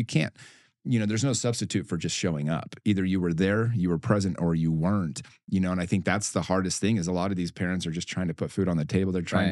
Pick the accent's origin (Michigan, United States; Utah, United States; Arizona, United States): Utah, United States; I've been able to take a lot of the principles that I learned growing up in Utah in a very predominantly church-based environment.